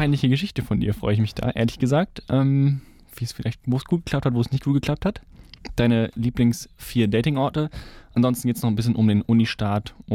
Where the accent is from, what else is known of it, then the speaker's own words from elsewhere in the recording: Leverkusen, North Rhine-Westphalia, Germany; ich komme aus Leverkusen.